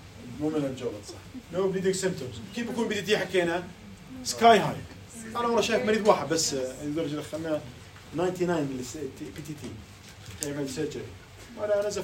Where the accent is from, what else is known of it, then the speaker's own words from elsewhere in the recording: Jordan; هذا فاكتور 11 موجود عندنا بالأردن